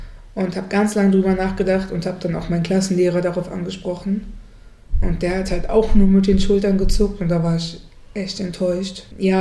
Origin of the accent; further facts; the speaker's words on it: Germany; born there; ich bin in Deutschland geboren, also ich fühle mich mittlerweile nicht mehr deutsch, aber früher habe ich mich deutsch gefühlt